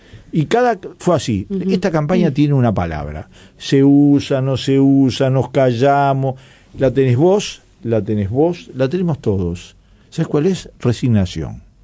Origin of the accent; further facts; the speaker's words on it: Uruguay; Una, que somos uruguayos.